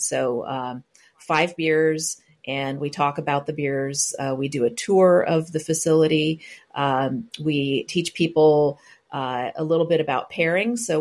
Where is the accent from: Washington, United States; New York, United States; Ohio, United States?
Ohio, United States; Columbus; Once I moved back to my hometown of Columbus, Ohio, I started exploring breweries because so much had changed in the time that I was gone.